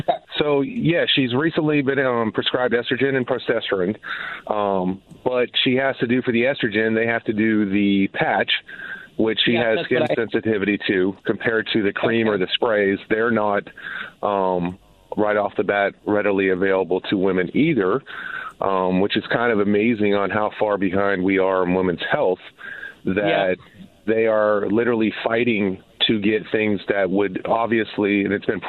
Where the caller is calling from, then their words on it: Bristol, United States; I'm from Bristol.